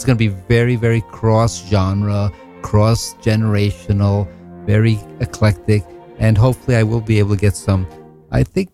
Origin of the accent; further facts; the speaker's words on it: New York, United States; also born or lived in Colombia; I'm originally from the South, the Deep South. I mean, Columbia, South America. but I was raised here in New York